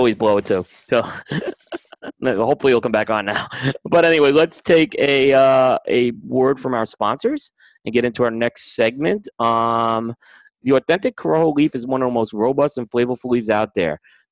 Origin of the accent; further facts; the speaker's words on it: New York, United States; We're both from New York.